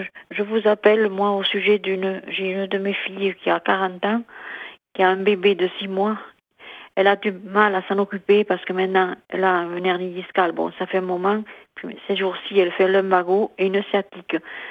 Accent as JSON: {"language": "French", "region": "Occitanie", "country": "France", "said": "parce que je suis de l'Aveyron, à côté de Villefranche-de-Rouergue."}